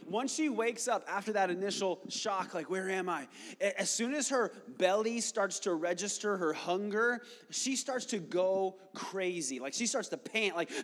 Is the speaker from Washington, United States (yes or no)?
no; Arizona, United States; I'm from Arizona.